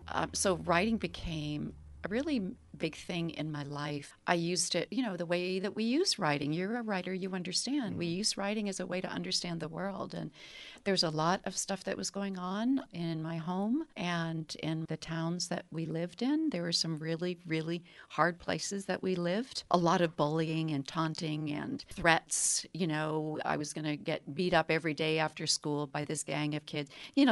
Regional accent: New Hampshire, United States; So, I grew up in New Hampshire. I grew up out in the woods. very rural settings.

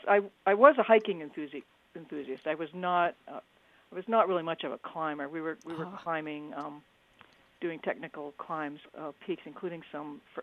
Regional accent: New Hampshire, United States; The East Coast, where I grew up in New Hampshire and went to college in Massachusetts, was sort of way too confining to me in many ways

